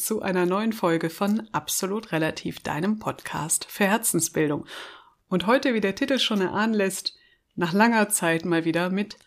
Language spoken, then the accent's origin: German; Germany; als Deutsche